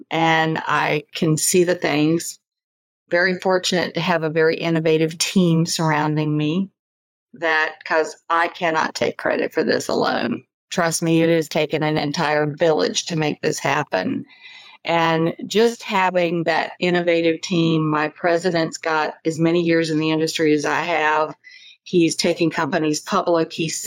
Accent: Virginia, United States; Well, for me, I grew up in Virginia.

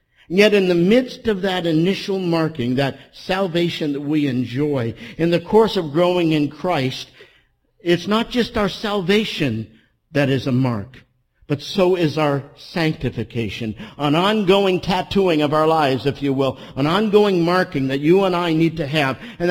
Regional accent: Toronto, Ontario, Canada; Some of you know that I was raised in Toronto, Canada, and I was raised in apartment high-rises.

